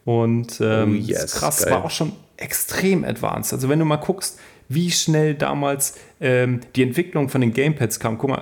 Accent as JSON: {"language": "German", "region": "East Germany", "country": "Germany", "said": "ich komme ja aus dem Osten, 91 ungefähr, eine der ersten Sachen, die mein Vater damals gekauft hat, war dann dieses NES."}